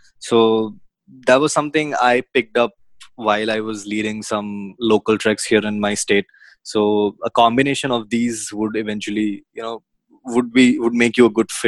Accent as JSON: {"language": "English", "town": "Mumbai", "region": "Maharashtra", "country": "India", "said": "I'm from Mumbai, India."}